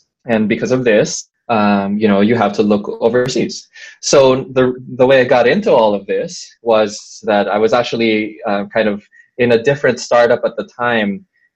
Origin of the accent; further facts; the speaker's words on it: Philippines; Well, I mean, so I am from the Philippines